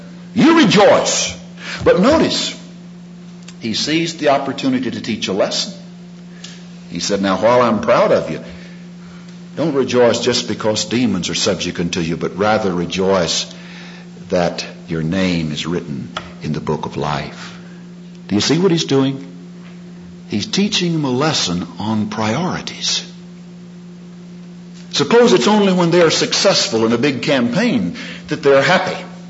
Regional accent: Texas, United States; some of you may have gathered already that I was born and raised in Texas.

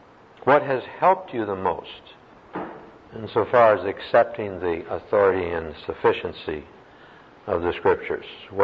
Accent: United States; born there; That's sure an unusual question since I was born in America

